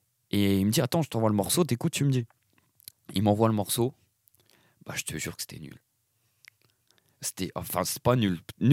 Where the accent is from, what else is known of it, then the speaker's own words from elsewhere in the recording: Lille, Hauts-de-France, France; une sauce de chez nous à Lille, que t'entends nulle part ailleurs